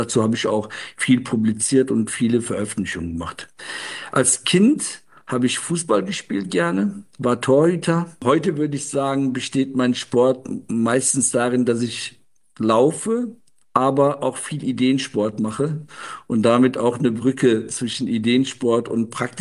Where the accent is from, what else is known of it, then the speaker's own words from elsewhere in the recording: Germany; Wir sind klassische Arbeiterkinder, sind in Deutschland aufgewachsen.